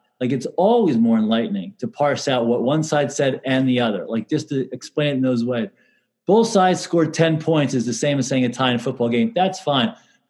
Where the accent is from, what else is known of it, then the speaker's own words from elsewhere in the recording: Allentown, Pennsylvania, United States; And as you guys know, I grew up in Allentown.